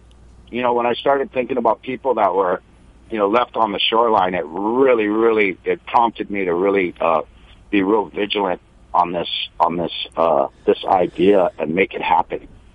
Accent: Hawaii, United States; So being born and raised in Hawaii and paddling canoes in my childhood

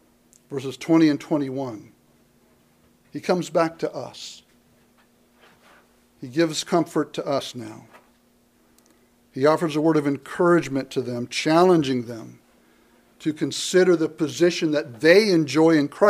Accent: United States; born there; I'm thankful that by God's grace I was born in America

